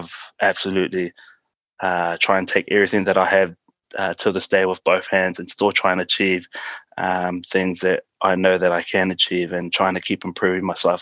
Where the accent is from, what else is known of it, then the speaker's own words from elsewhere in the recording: New Zealand; when I came back to New Zealand